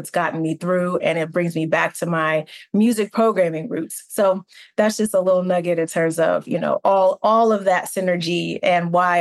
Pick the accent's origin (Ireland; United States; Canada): United States; Newton, Georgia; also born or lived in Newark, New Jersey; And even though I was born in Newark, New Jersey, I actually, my first 3 years, my formative years, I was raised in Newton, Georgia.